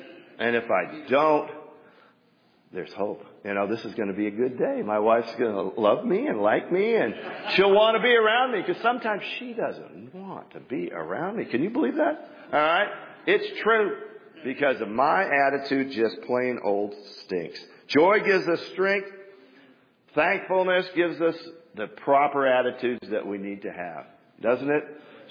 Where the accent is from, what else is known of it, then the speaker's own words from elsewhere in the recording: Kirkland, Washington, United States; I'm from Kirkland, Washington.